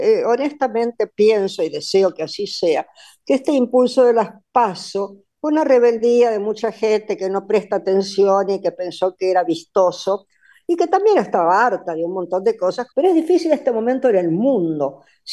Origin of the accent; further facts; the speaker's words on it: Argentina; somos el país de Borges